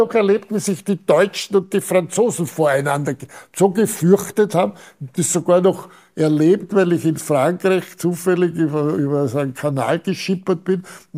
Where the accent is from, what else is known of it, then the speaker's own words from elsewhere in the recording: Vienna, Austria; weil ich komme ja aus Wien, aus dem zweiten Bezirk